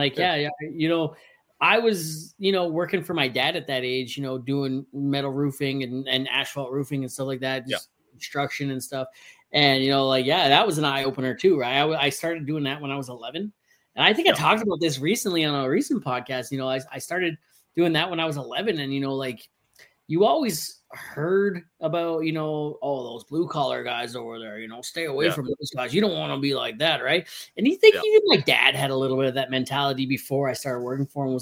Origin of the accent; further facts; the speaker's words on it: Ontario, Canada; I grew up in Ontario